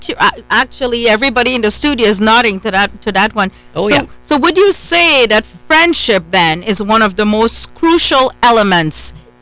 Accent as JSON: {"language": "English", "country": "Trinidad & Tobago", "tie": "born or raised there", "said": "I have to say, I grew up in Trinidad, and I saw it."}